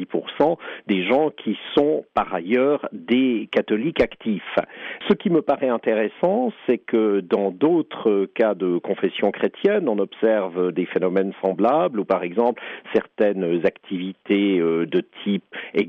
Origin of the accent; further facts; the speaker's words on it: Fribourg, Switzerland; born there; je suis né à Fribourg, en Suisse, en 1957.